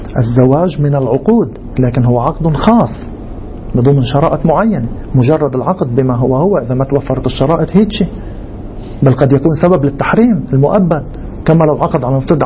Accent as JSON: {"language": "Arabic", "country": "Lebanon", "said": "مثل ما صار عندنا بلبنان"}